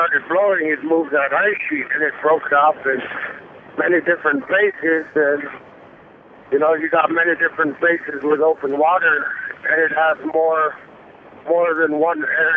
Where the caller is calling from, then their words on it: Barrow, Alaska, United States; I'm from Barrow, Alaska.